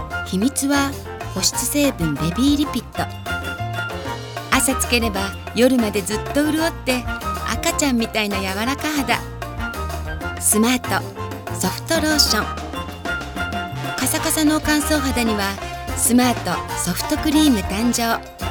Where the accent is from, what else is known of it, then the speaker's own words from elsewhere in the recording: Osaka, Japan; born there; 大阪生まれの在日韓国籍3世です。日本語がネイティブで英語と韓国語も OK です。